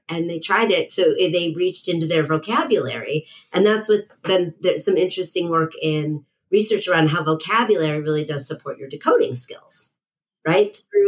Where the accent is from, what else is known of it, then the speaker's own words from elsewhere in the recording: Buffalo, New York, United States; now in Brooklyn, United States; I'm from Buffalo. I live in Brooklyn, New York.